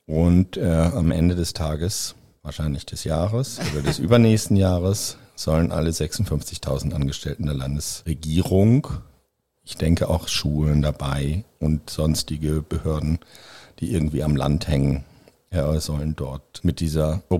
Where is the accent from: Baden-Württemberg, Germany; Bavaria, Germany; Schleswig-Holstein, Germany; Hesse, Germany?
Schleswig-Holstein, Germany; Schleswig; Das Bundesland Schleswig-Holstein ist zufällig mein Heimatland. Ich komme aus einer Stadt, die heißt Schleswig.